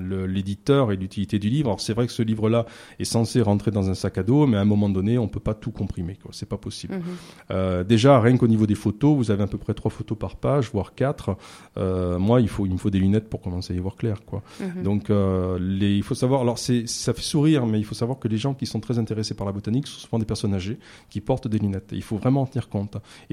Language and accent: French; Provence-Alpes-Côte d'Azur, France; Moi, j'ai grandi dans les Calanques. J'ai grandi, mais vraiment dans les Calanques.